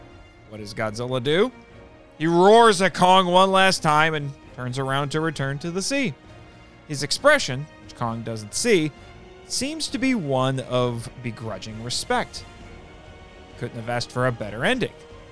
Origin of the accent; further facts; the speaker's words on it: Midwest, United States; I'm from the Midwest, so I can get away with it.